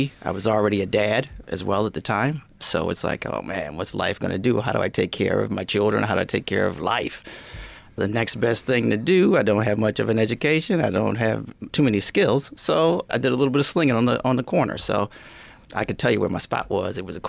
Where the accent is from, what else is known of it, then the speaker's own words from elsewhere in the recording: Rochester, New York, United States; I grew up in the city. I grew up on Avenue D is where I actually grew up. Grew up on Avenue D, then moved to Portland and Bay.